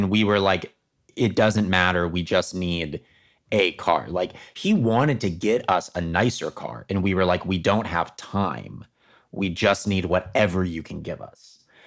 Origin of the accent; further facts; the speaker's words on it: the South, United States; My elitism was not because this was in the South. I'm from the South, right?